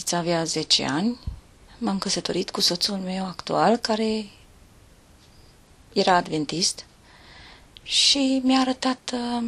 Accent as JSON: {"language": "Romanian", "town": "Berghia", "region": "Mureș County", "country": "Romania", "said": "Am 46 de ani, sunt din Berghia, județul Mureș, lângă 10 km de Târgu Mureș."}